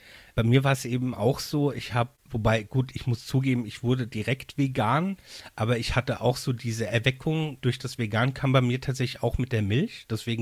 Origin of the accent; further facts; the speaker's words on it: Mainz, Rhineland-Palatinate, Germany; ich komme ja aus Mainz und bin hier auch geboren